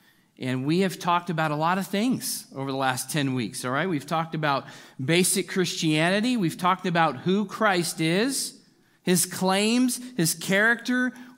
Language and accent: English; Lodi, California, United States; now in Bentonville, United States; I was living in my hometown of Lodi, California. I don't know if you've ever been there. Lots of vineyards, also cows, flatlands. But I loved growing up there.